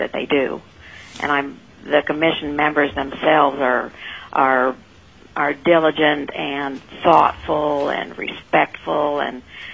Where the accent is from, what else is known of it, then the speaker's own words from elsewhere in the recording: Colorado, United States; born there; now in Alaska, United States; Well, I was born in Colorado to a lawyer family, and I subsequently married one who brought me to Alaska.